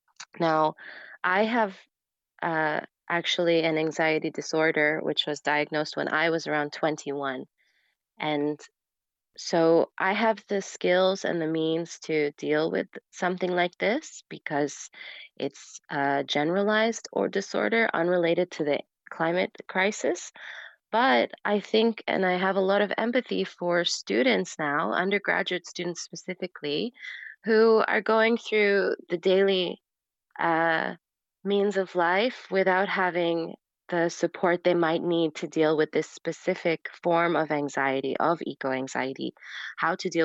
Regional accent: Canada; now in Netherlands; I was born to expats abroad and I've lived in many countries. But I grew up in Canada and I ended up in the Netherlands because I was following my parents there.

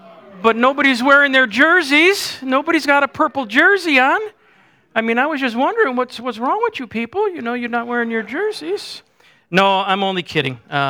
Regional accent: New York, United States; I am originally from Western New York, near Buffalo. Grew up in a little suburb, and so all my life I really have been a Buffalo Bills fan.

